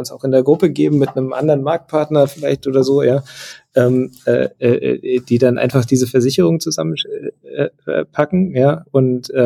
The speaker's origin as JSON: {"language": "German", "town": "Hanover", "region": "Lower Saxony", "country": "Germany", "said": "ich bin Hannoveraner"}